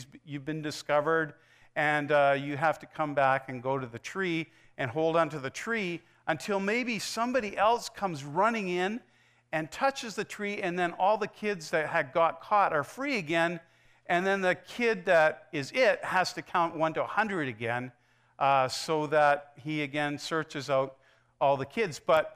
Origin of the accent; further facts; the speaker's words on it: Cold Lake, Alberta, Canada; we played that hour after hour growing up in Cold Lake, Alberta.